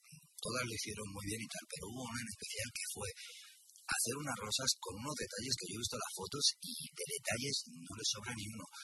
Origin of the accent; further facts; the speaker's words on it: Cerdanyola del Vallès, Catalonia, Spain; somos de aquí de Sardañola